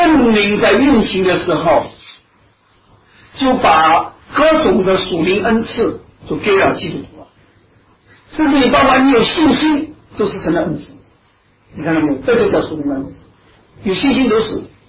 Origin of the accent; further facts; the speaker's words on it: China; 我是中国人，啊，我现在讲的是 Mandarin， 那么我都会讲广东话